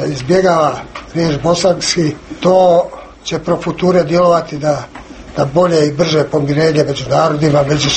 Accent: Bosnia & Herzegovina; born there; ja kao Hrvat, u okviru države Bosne i Hercegovine. Tu su rođeni moji preci, tu sam rođen ja, moji potomci. Tu ja zarađujem za svoj život, i ovo je moja domovina.

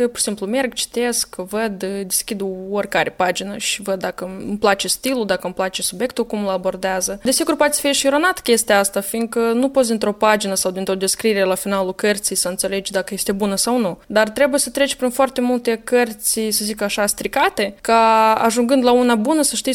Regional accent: Romania; undeva am vrut un suport informațional ca să-mi demonstrez mie însumi că am dreptate când consider că sunt o româncă.

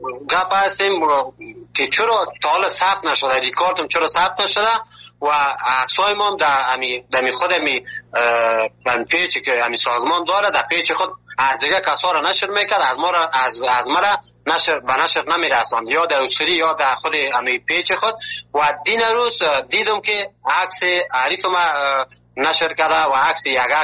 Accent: Afghanistan; now in Malatya, Turkey

